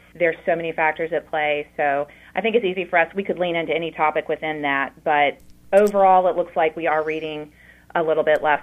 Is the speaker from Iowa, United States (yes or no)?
no; Lynchburg, Virginia, United States; So I grew up in Lynchburg, and I guess I was always a child that loved books and reading.